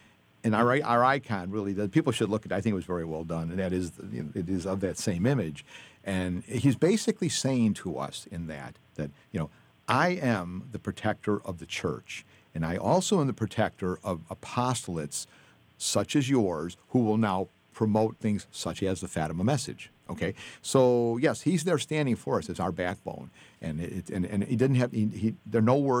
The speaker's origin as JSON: {"language": "English", "town": "Chicago", "region": "Illinois", "country": "United States", "tie": "born or raised there", "said": "I mean, I know I grew up in Chicago on the South Side, and there was a lot of early masses."}